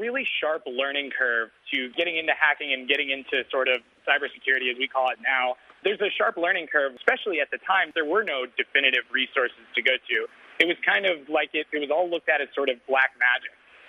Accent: Columbia, South Carolina, United States; I'm from Columbia, South Carolina, and there weren't really any hacker jobs at that time.

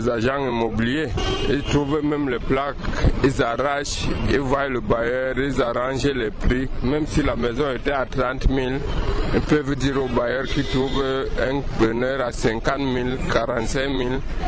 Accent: Cameroon; En tant que Camerounais, pour se loger actuellement, ce n'est pas facile.

